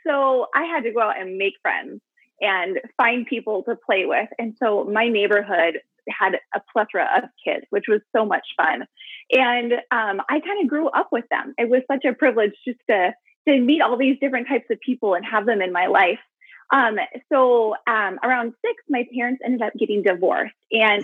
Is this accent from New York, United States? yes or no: no; Juneau, Alaska, United States; now in Anchorage, United States; It's so big that I grew up in Juneau. So again, it's a rainforest and it's surrounded by rainforest. So you can only take a boat or an airplane in. You can't drive in or out.